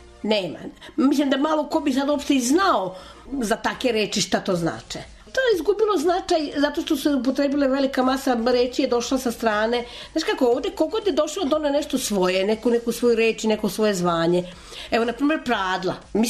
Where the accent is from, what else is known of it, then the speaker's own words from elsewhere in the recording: Vrbas, Vojvodina, Serbia; rodom Vojvođanka, od prvog popisa postojimo u Vrbasu. Moje prezime je prvi popis u Bačkoj koji je urađen, moje prezime je bilo tamo.